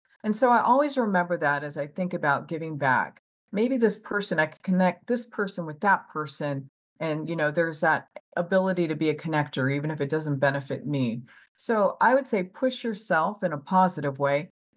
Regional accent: Texas, United States; I'm from Texas.

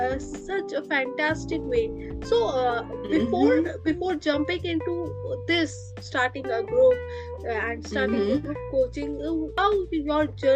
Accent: New York, United States; English is a second language; I'm from the New York, and I ace the exam.

